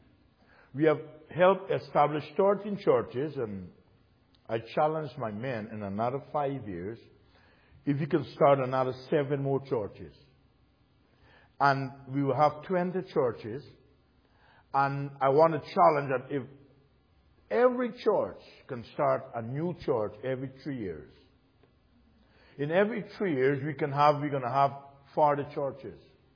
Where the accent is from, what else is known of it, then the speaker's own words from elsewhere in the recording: Guyana; from Guyana, South America.